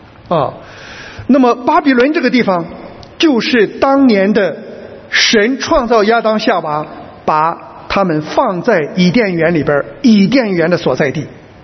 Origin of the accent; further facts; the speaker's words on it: China; 我是中国人，穿西装。